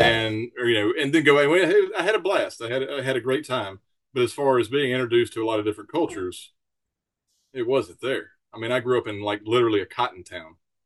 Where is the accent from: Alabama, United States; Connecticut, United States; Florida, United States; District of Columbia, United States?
Alabama, United States; just working in Europe really kind of exposed me to a lot of cultural things that growing up in Alabama, you just don't get.